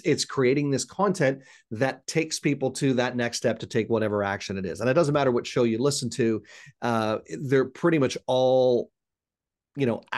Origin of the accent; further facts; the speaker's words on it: Ontario, Canada; As you mentioned, I'm born and raised in Ontario, Canada.